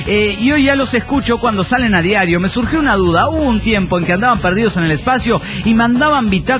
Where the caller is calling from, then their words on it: Jalisco, Mexico; de Ucalciche, Jalisco.